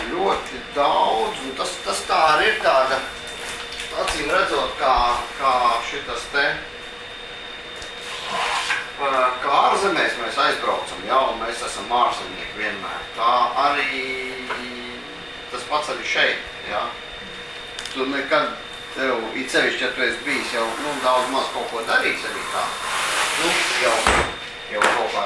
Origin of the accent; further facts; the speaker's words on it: Liepāja, Kurzeme, Latvia; now in Riga, Latvia; es arī pats sev nemaz citādāk neuztveru, kā Liepājnieks Rīgā